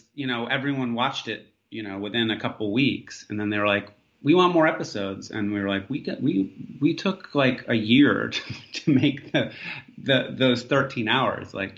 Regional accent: Alaska, United States; I mean, I grew up in Alaska, and then I was a puppeteer through my 20s and kind of conned my way into Juilliard.

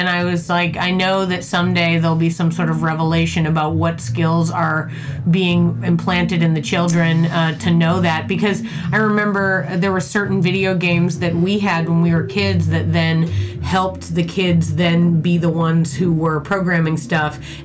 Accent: Boston, Massachusetts, United States; Because I'm from Boston, and I would take the bus into New York

